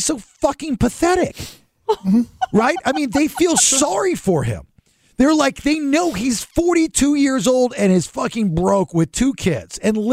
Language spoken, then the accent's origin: English; Georgia, United States; This place cannot stand me because I'm a redneck from Georgia and I speak my mind and I'm not a kiss ass.